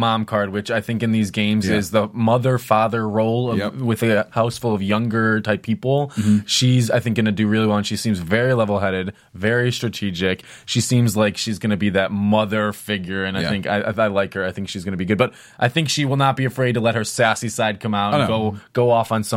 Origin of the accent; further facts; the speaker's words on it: Chicago, Illinois, United States; I'm from the Chicagoland area, and whenever I talk to my mom about contestants on these shows, that's the guy she's going to love.